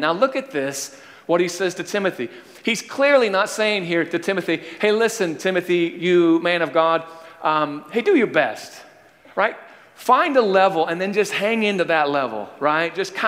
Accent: United States; But by and large, most of us as Americans, if we grew up in America, we know about the Pony Express

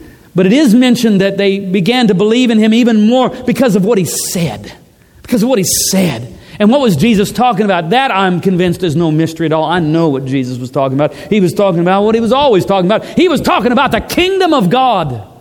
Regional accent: United States; as an American growing up in the 70s, 60s and 70s in the Cold War

